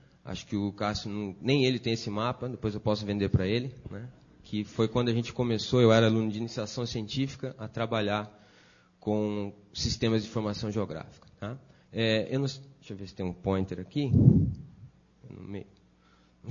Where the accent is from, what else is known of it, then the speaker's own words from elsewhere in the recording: Itajubá, Minas Gerais, Brazil; Bom, eu sou de Itajubá, deve ter muita gente pensando que raio seria Itajubá